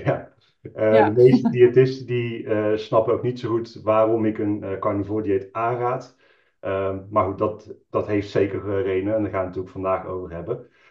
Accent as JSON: {"language": "Dutch", "town": "Tilburg", "region": "North Brabant", "country": "Netherlands", "said": "33 jaar. Ik kom uit Tilburg."}